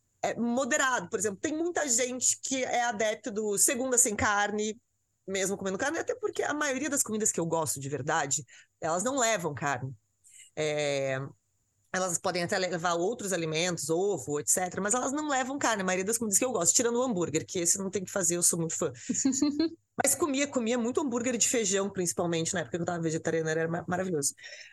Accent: Rio Grande do Sul, Brazil; por ser gaúcha, eu e o Thiago, meu marido, somos gaúchos

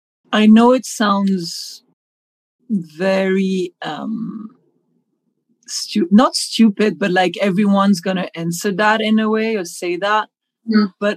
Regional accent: Paris, Île-de-France, France; and I grew up in Paris

